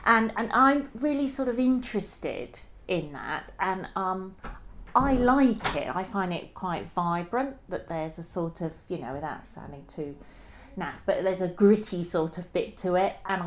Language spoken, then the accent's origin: English; Thanet, South East England, United Kingdom; I grew up in Thanet. I wasn't born there, but my parents came down when I was a child, so I went to school there.